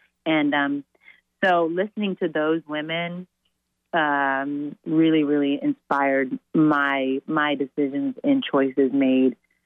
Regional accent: Oklahoma City, Oklahoma, United States; I grew up in Oklahoma City.

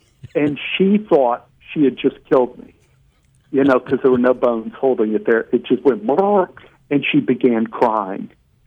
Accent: Oak Cliff, Texas, United States; now in Los Angeles, United States; when I came out to Los Angeles, One Day at a Time was on the air, and a girl from my hometown in Oak Cliff, Texas, Kay Callan, was a guest star on that show.

